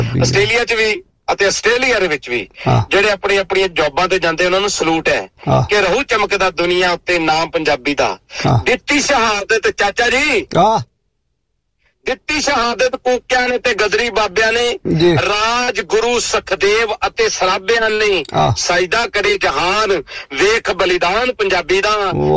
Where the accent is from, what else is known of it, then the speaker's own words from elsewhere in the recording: Kartarpur, Punjab, India; ਕਰਤਾਰਪੁਰ ਜਲੰਧਰ ਤੇ ਜਾ ਕੇ ਮੇਰਾ ਪਿੰਡ ਜਰੂਰ ਮਿਲ